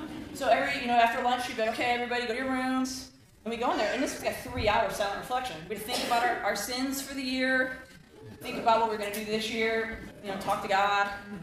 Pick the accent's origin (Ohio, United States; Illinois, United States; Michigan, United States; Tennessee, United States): Illinois, United States; Chicago; So I am from the south side of Chicago. I am Chicago Irish Catholic, which is basically synonymous for a big family.